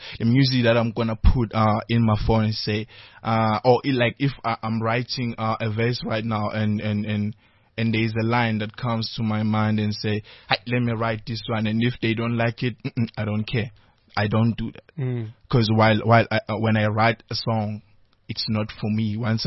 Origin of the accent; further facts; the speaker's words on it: Port Shepstone, KwaZulu-Natal, South Africa; now in Johannesburg, South Africa; Yeah, KZN, Port Shepstone.